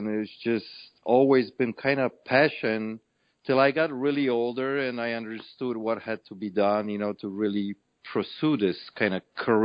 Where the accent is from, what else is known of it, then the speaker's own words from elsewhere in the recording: Poland; English is a second language; now in United States; I'm originally from Poland, you know, so I came from the Eastern Bloc. So this was like, wow, you know, America, you know, the land of dreams.